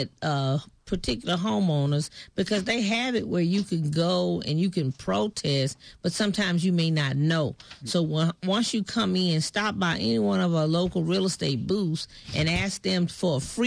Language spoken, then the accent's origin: English; Houston, Texas, United States; And so with this being my hometown, Houston is on the map across the nation.